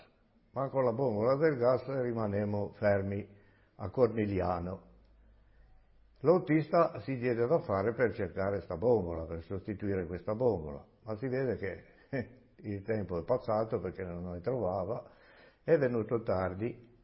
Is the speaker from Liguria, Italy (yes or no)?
yes; Varazze, Liguria, Italy; born there; sono nato a Varazze il 30 giugno 1925.